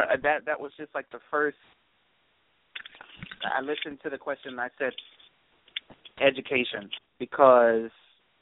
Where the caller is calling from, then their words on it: Brooklyn, New York, United States; Good evening. This is … calling from Brooklyn.